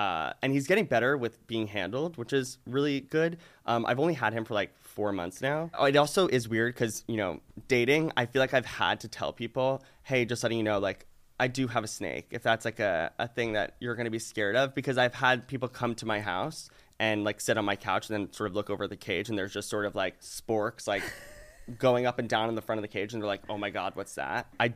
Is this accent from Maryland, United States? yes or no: no; Long Island, New York, United States; I'm from Long Island, so I can say that. We're part of the tri-state area, yeah.